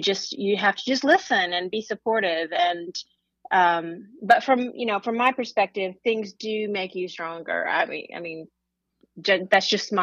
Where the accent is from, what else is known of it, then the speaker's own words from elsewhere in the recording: Oklahoma, United States; now in Nashville, United States; Nashville's quite a bit larger than my hometown, living in Oklahoma.